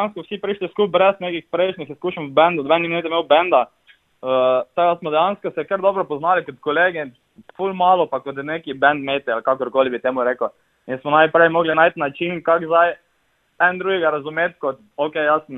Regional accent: Styria, Slovenia; Ja, prihajamo iz Štajerskega konca, ja, smo pa vsi iz nekih drugih krajev

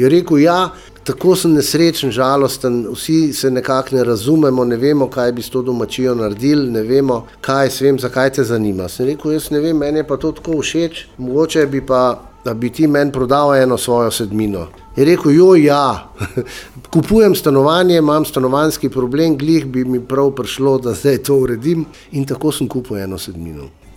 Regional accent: Ljubljana, Central Slovenia, Slovenia; mi smo le iz Ljubljane bili, nihče nas ni poznal

